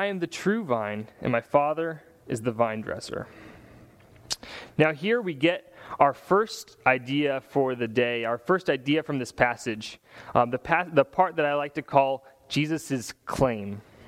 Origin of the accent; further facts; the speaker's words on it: Walla Walla, Washington, United States; And so I said I was from Walla Walla